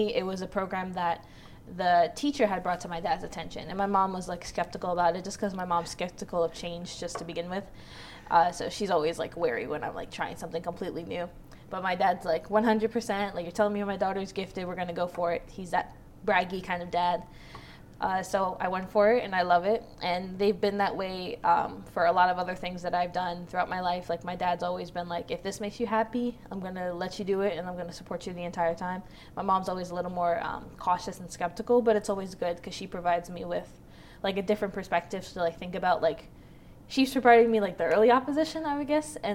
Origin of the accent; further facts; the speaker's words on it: New York City, New York, United States; Well, I was born in New York City. I've lived there pretty much the entirety of my life until I came to Hopkins. And both of my parents are New Yorkers as well.